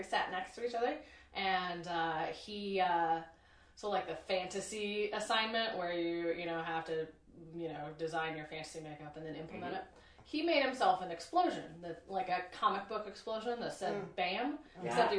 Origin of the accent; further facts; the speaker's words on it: Mexico, Missouri, United States; I'm from Mexico, Missouri.